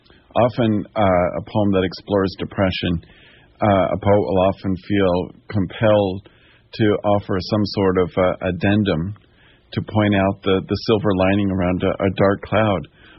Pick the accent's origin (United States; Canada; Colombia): United States; Washington, District of Columbia; So the fact that I was born and raised in Washington, D.C., do you think that that I could qualify?